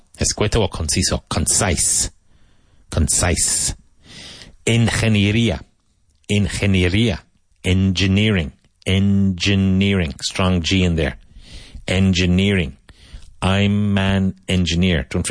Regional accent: Ireland; Now, when I was growing up in Ireland, a lot of people had, not anymore, small portable gas heaters in their house.

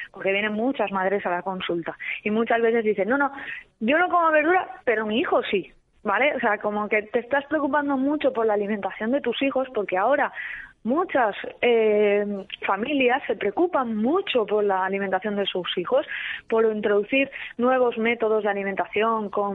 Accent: Alzira, Valencian Community, Spain; Yo soy de Alcira, todos los miércoles hay mercado.

